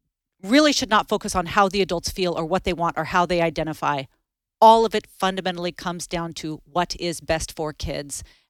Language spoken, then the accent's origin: English; Seattle, Washington, United States; And I'm from, like, I'm from pretty land. Like, I'm from Seattle.